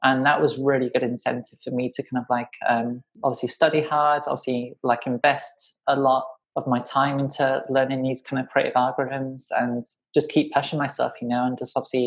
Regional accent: England, United Kingdom; now in Toronto, California, United States; I'm a 33-year-old creative developer originally from England. I currently work in Toronto.

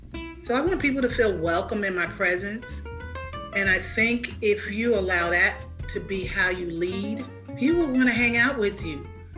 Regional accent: New Rochelle, New York, United States; Growing up in New Rochelle, New York. I grew up with a lot of Jewish people, so I was very familiar with their celebrations.

